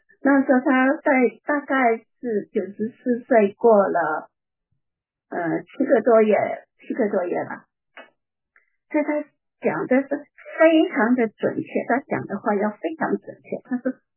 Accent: China; 我们中国人还有一种叫做什么农历年啊西历啊

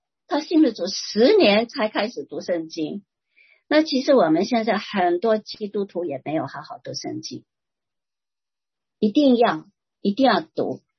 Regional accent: Shantou, Guangdong, China; 我是汕头人嘛，汕头人很多是有亲戚啊，有亲戚朋友在泰国，跟泰国的关系很密切的

